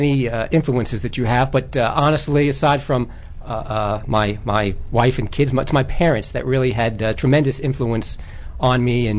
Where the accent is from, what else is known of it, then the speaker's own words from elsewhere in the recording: Long Island, New York, United States; Who they created such a warm environment for myself and my two sisters growing up in Long Island